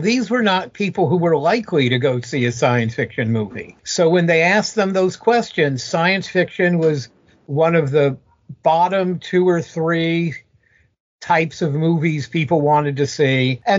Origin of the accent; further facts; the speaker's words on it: Los Angeles, California, United States; I grew up in Los Angeles, but my family wasn't in the entertainment industry.